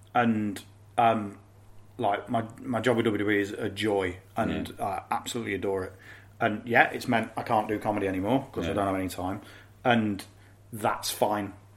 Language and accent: English; Hinckley, East Midlands, United Kingdom; So I grew up in Henkley, which is between Leicester and Coventry.